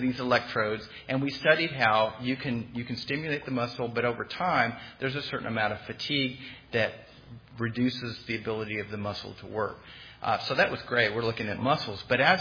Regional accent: Terrell, Texas, United States; I grew up in Terrell.

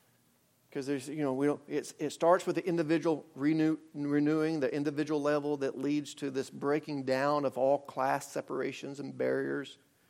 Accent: Arkansas, United States; I didn't say I am a Arkansan, I'm an American, I'm a Razorback fan, I'm a father, I'm a son, I'm all these things.

